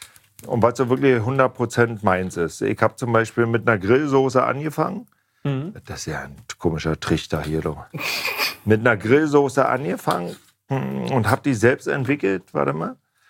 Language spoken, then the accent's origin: German; East Germany, Germany; Ich komme ja aus dem Osten.